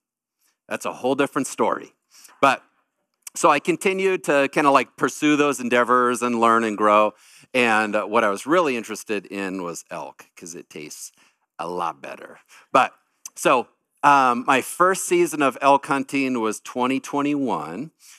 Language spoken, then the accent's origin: English; Coeur d'Alene, Idaho, United States; I was born and raised in Coeur d'Alene, lived there for a long time, but I never grew up hunting.